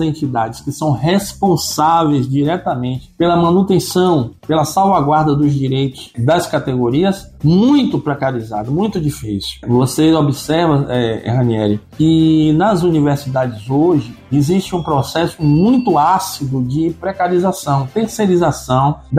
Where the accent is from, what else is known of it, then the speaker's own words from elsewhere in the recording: Bahia, Brazil; nós, como brasileiros, como baianos e baianas, nos sentimos em casa